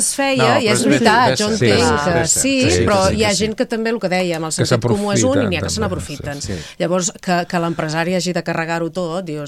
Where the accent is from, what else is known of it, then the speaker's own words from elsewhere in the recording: Girona, Catalonia, Spain; jo que sóc de Girona